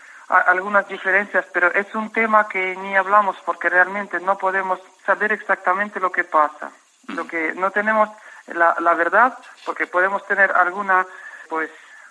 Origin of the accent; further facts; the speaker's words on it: Ukraine; first language ru; Spanish is a second language; Ucrania, donde he vivido yo, mi idioma materno es ruso, pero no significa que soy prorrusa.